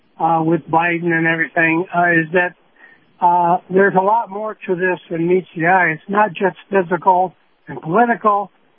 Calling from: Sarasota, Florida, United States; I'm calling from Sarasota.

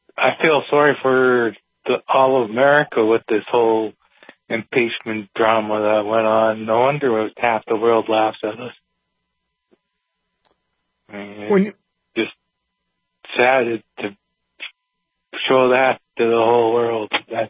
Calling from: Denhoff, Saskatchewan, Canada

